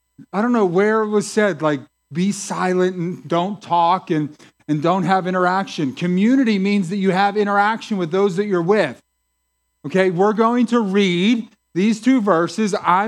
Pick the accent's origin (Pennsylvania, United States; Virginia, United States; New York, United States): Pennsylvania, United States; White Oak; I grew up in White Oak, the White Oak McKeesport area, and I grew up a scared, broken, depressed little boy.